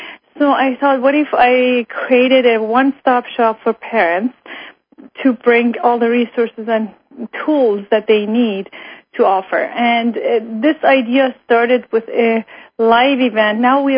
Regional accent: Iran; moved away as an adult; now in Germany; I was born and raised in Iran, and I had a high school diploma, and at that time we had lived in Germany basically 3 months. I couldn't even speak German, really

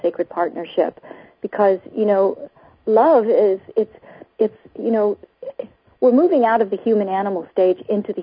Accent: Kentucky, United States; also born or lived in Detroit, Michigan; No, I was born in Detroit, Michigan, and I was raised all over the country. I went to 13 different grade schools before fourth grade, and grew up on a farm in Kentucky for most of the time with no running water.

